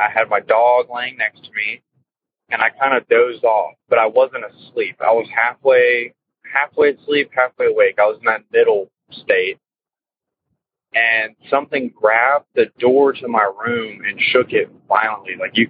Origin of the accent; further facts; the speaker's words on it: Texas, United States; I'm from Texas.